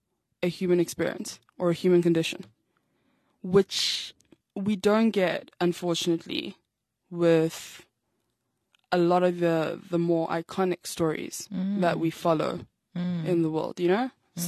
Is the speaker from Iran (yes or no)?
no; South Africa; I am a South African.